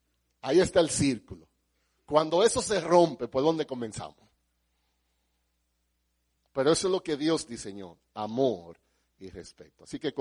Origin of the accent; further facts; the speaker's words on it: Dominican Republic; Yo soy dominicano, ¿ok? Todo es béisbol.